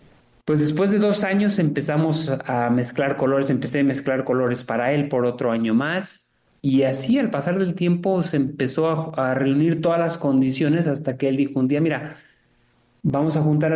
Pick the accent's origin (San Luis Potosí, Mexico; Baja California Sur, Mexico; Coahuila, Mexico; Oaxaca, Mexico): Baja California Sur, Mexico; also born or lived in Mexico City; yo soy nativo de la Ciudad de México, nací ahí, aunque crecí en su mayor parte en lo que es la Baja California Sur. Estudié arquitectura en la ciudad de Querétaro, pero por azares del destino y esas cosas que te llevan a donde no esperas, acabé en Todos Santos.